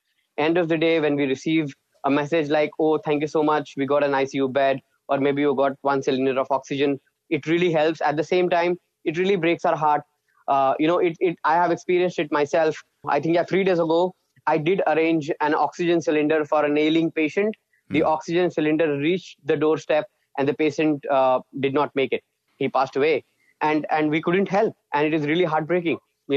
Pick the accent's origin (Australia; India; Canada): India; not because I'm an Indian, not because it's affecting me